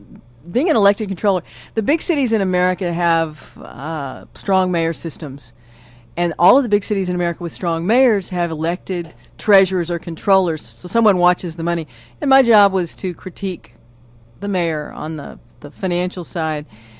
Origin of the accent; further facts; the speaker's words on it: Houston, Texas, United States; I'd rather be mayor of Houston, which is my hometown, than any city.